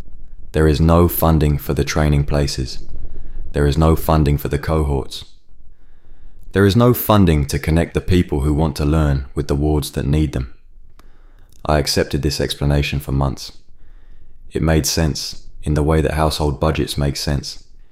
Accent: Southall, London, United Kingdom; I grew up in Southall, helping my parents run their corner shop on the Broadway.

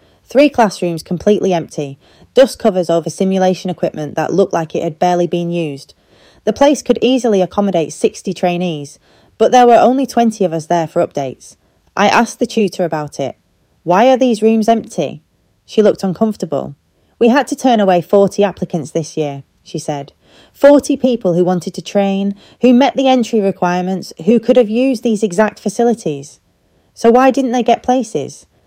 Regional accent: Manchester, North West England, United Kingdom; I grew up on the Benchill Estate in Withenshaw, watching my Tamil dad leave for his shift at Manchester Airport every morning at 5 a.m.

